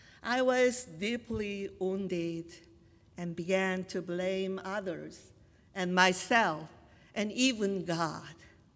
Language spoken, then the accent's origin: English; South Korea; It may have been unconsciously formed while I was growing up in Korea through educational, cultural, and societal influences.